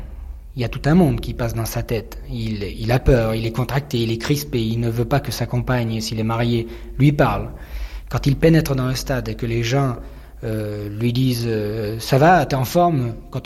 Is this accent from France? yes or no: yes; France; born there; Parce que je suis slave, je suis polonais exactement, et je suis né en France, bien sûr, mais je suis polonais de père et mère.